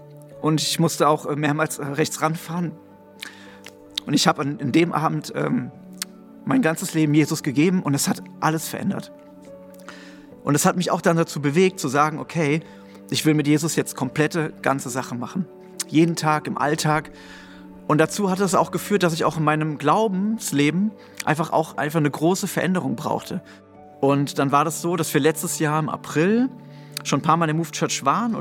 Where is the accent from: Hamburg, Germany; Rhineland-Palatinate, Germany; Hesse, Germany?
Hesse, Germany; Wiesbaden; ich bin 37 Jahre alt. Ich komme aus Wiesbaden-Nordenstadt. Ich komme ursprünglich auch aus einem christlichen Elternhaus, bin auch mit dem Glauben aufgewachsen